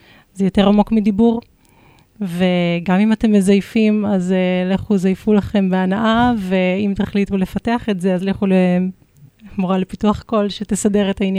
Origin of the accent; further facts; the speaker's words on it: Kiryat Tivon, Northern District, Israel; התחלתי במקלה בקריית טבעון, שם גדלתי